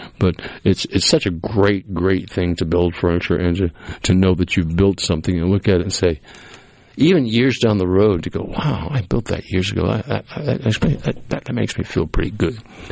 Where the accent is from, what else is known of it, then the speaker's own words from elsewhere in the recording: Cape Cod, Massachusetts, United States; But, growing up in the Cape, it was a great place to grow up.